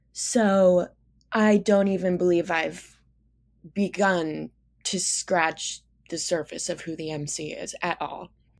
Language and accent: English; Wichita, Kansas, United States; So I'm from Mays, Kansas. It's a little town outside of Wichita that I like to say I'm from so that people don't know I'm from Wichita.